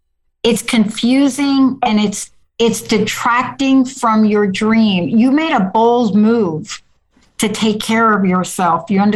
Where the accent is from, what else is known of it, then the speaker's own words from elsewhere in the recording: New York, United States; Like, I'm from New York.